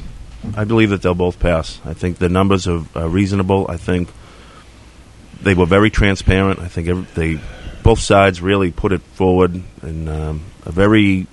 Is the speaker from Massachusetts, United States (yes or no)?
yes; Methuen, Massachusetts, United States; I come from City Methuen. Originally I was born, and I've seen it hit family so close to mine, and friends, right, and kids that I've grown up with.